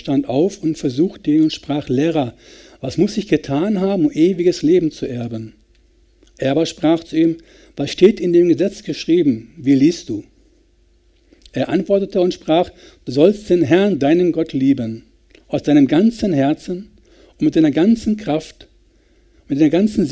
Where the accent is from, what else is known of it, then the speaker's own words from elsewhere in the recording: North Rhine-Westphalia, Germany; Bei uns in Westfalen würde man sagen, er ging über die Dörfer, nicht den direkten Weg.